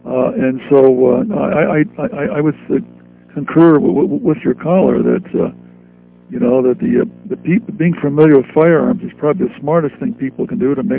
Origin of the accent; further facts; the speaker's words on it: Arizona, United States; Well, I grew up in the Arizona desert, and guns were very prevalent there.